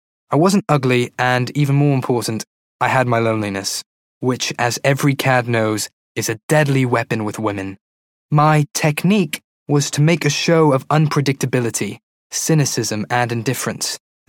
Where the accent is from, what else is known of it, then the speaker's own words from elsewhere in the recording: Plano, Texas, United States; I grew up in Plano, a small Silicon village outside the north of Texas. No sisters, no brothers.